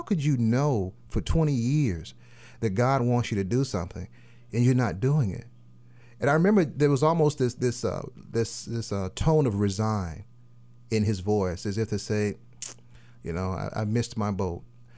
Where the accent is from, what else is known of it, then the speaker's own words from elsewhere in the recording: Memphis, Tennessee, United States; Before I left Memphis, I'm from Memphis, Tennessee, to go off to seminary